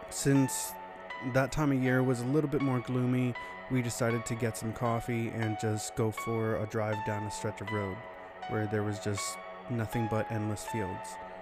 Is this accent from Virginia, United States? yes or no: yes; Virginia, United States; I would tell her just countless stories of what it was like growing up in Virginia in a little small town, and how it was pretty much like a Hallmark Channel original movie.